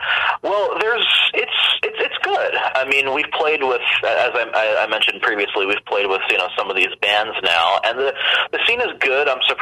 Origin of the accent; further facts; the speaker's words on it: Toronto, Ontario, Canada; now in Mississauga, Canada; I grew up in Toronto initially for the first 5 years of my life